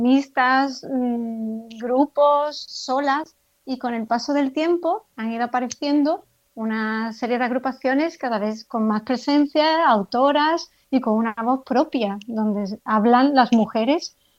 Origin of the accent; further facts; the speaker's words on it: Cádiz, Andalusia, Spain; moved away; yo soy de Cádiz, hace mucho tiempo que no vivo en Cádiz, yo había de pequeña había salido en una agrupación familiar y ya cuando me fui de Cádiz desconecté muchísimo del carnaval